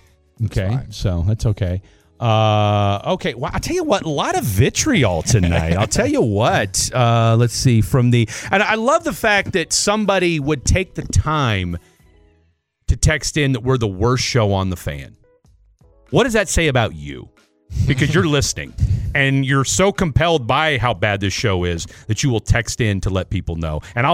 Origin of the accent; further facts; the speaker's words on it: Topeka, Kansas, United States; I mean, I'm from Topeka. which is the capital of the state of Kansas